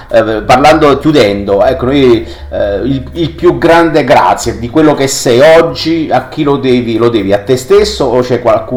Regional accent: Campobasso, Molise, Italy; Io sono molisano di Campobasso

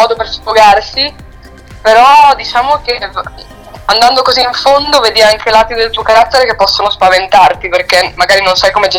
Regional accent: Ferrara, Emilia-Romagna, Italy; now in Rome, Italy; io sono di Ferrara ma mi sono trasferita a Roma da un mesetto

